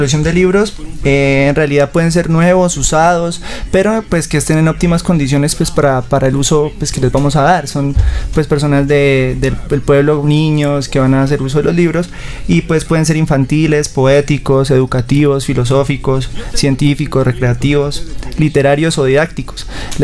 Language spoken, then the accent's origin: Spanish; Bolívar, Cauca, Colombia; No, yo soy oriundo de Bolívar, Cauca.